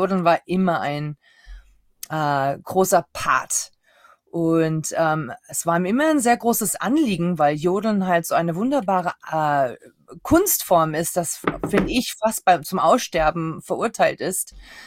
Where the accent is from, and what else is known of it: Styria, Austria